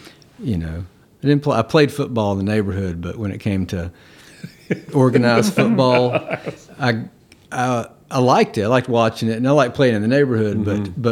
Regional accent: Winston-Salem, North Carolina, United States; Born and raised in Winston-Salem, yeah.

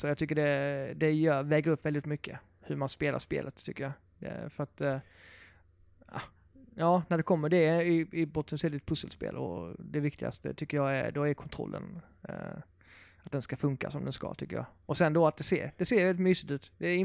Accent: Blekinge, Sweden; jag var hemma i Blekinge här om helgen

